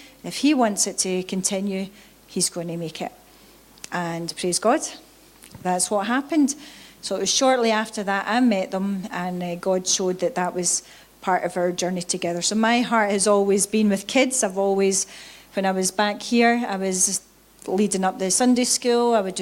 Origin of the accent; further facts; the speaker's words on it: Greenock, Scotland, United Kingdom; moved away as an adult; now in Indonesia; So you can tell that I'm not Indonesian for the accent, yeah? So I'm Scottish, but I have been born and brought up in Greenock. But I have been out in Indonesia now for 18 years.